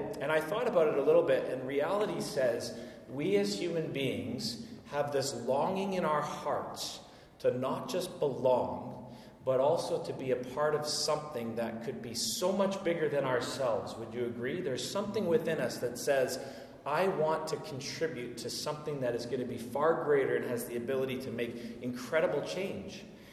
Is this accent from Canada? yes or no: yes; Winnipeg, Manitoba, Canada; I grew up in Winnipeg for a few years